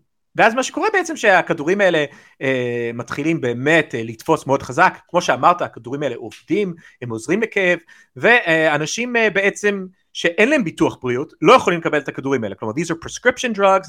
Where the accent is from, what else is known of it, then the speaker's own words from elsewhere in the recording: United States; ההורים שלי אמריקאים, אני אמריקאי וכולי